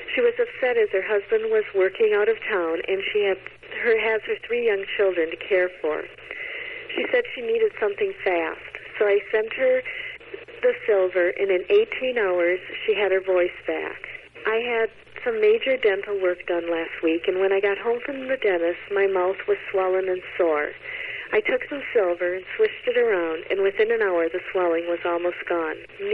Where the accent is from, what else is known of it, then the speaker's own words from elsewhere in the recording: Long Lake, Minnesota, United States; I'm from Long Lake, Minnesota.